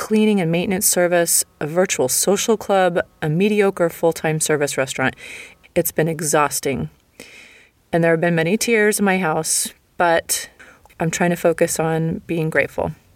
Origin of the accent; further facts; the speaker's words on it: United States; moved away as an adult; now in Berlin, Germany; I'm an American living in Berlin, Germany.